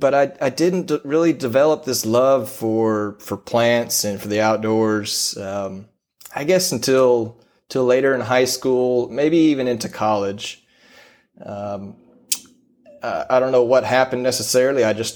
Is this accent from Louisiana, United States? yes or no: no; Victoria, Texas, United States; And so we grew up in Victoria, Texas. Our family had a little 22-acre place outside of town.